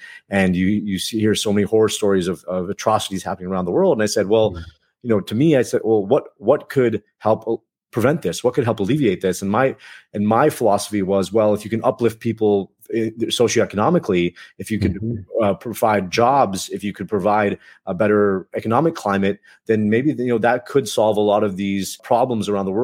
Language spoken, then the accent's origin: English; Chicago, Illinois, United States; born there; I was born in Chicago. So we went to a studio in Chicago